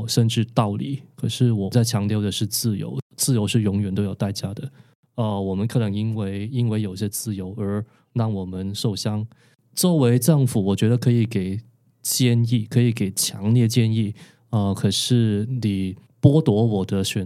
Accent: Hong Kong; 然后是我们香港那边术语都叫强迫金。

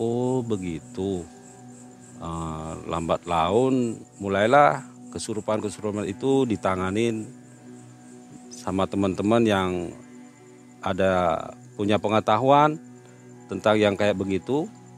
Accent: Bali, Indonesia; Di Bali. Saya lahir di Bali.

